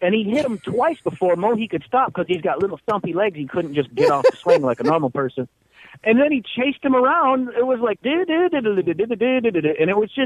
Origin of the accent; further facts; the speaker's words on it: Detroit, Michigan, United States; I go, well, I'm from Detroit.